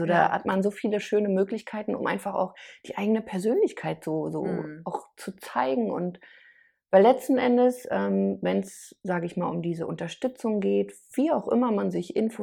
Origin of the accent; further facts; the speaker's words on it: Berlin, Germany; also ich komme ja aus Berlin, Großstadt